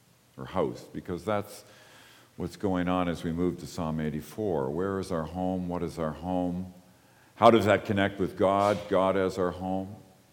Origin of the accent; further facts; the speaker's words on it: Ontario, Canada; I grew up in the East End